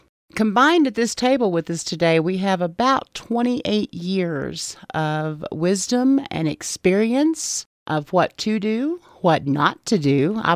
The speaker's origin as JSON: {"language": "English", "town": "Clarksville", "region": "Tennessee", "country": "United States", "tie": "born or raised there", "also_born_or_lived": "Ashland City", "moved": "yes", "lives_now": "Colorado, United States", "said": "I'm originally from Clarksville, Tennessee, then moved to Ashland City, Tennessee, and then moved to Colorado. We moved here without any knowledge of Colorado."}